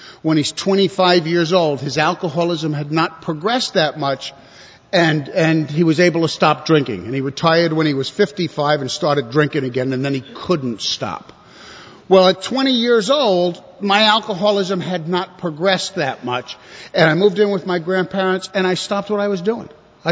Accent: New York, United States; And growing up in New York, we got a lot of apartment houses, so my family would throw me out, and I'd go camp out on a rooftop next door or down the block or whatever.

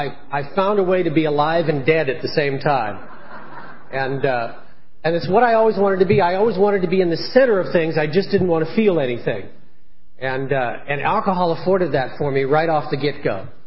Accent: Canada; I was raised in Canada, and I was uncomfortable all my life.

